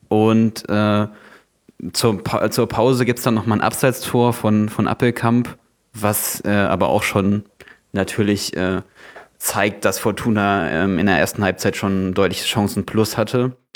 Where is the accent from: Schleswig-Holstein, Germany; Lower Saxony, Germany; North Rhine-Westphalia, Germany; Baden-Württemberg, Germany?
North Rhine-Westphalia, Germany; born or raised there